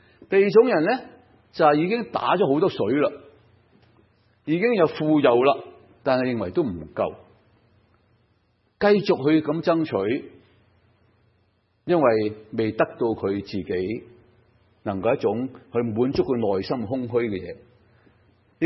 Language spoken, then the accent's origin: Chinese; Guangdong, China; 我们广东人说去搵食